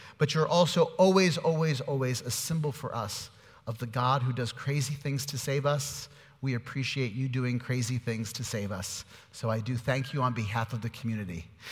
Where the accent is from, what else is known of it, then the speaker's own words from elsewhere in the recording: New York, United States; he's from New York, I was from New York.